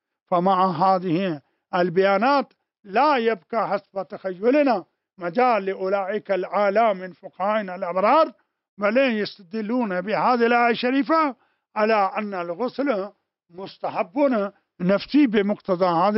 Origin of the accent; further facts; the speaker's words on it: Najaf, Najaf Governorate, Iraq; هذا عندنا في النجف يكون أبو رقبة